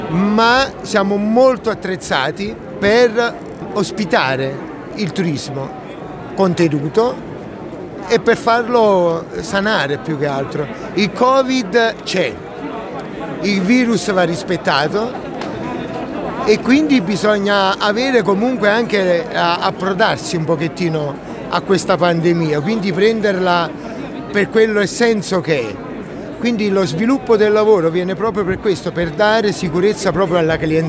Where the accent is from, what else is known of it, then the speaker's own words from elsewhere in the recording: Talamone, Tuscany, Italy; Io vengo da Talamone